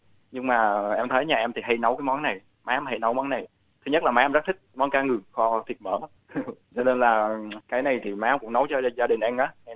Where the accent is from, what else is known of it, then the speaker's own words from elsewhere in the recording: Binh Dinh, Vietnam; Quê gốc em là Bình Định và ở một cái gọi là vùng quê thôi.